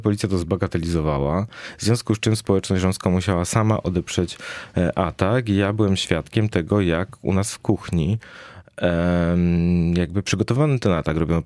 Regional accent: Lesser Poland, Poland; bo ja pochodzę z gór, jestem górskim Romem Birgitka, który osiadł w XV wieku na Podhalu

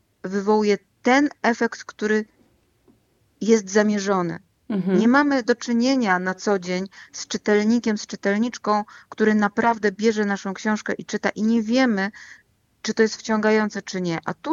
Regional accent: Kraków, Lesser Poland, Poland; Ja jestem z Podgórza, nie jestem z Nowej Huty

